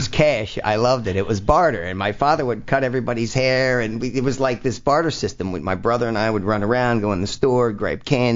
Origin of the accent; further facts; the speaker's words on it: Trenton, New Jersey, United States; I grew up in Trenton, New Jersey as a kid.